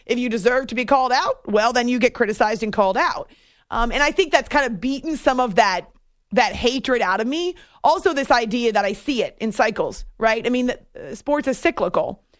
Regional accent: New England, United States; Growing up in New England, my stepdad took us to a Patriots game at the old stadium, not Gillette Stadium

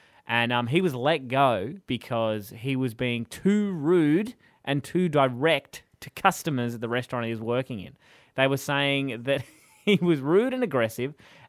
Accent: Australia; We're from Australia.

